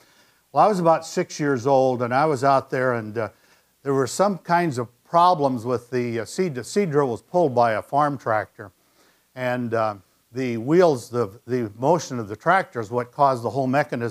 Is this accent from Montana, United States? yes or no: yes; Montana, United States; As a boy growing up in Montana, this story about the a farmer broadcasting his seeds always intrigued me.